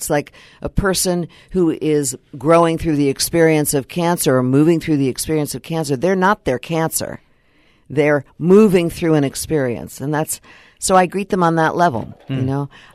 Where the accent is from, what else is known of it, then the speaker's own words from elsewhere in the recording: California, United States; also born or lived in New York; So, I was born in New York and lived in California most of my life and had polio when I was 3 months old.